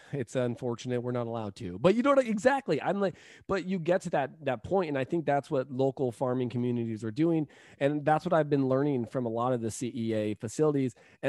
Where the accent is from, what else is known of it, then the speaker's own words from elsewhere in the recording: San Diego, California, United States; now in Tampa, United States; you know, I came from California. Yes. I was born and raised in San Diego. I've been all over the state of California, but a lot of my roots come from that Central Valley.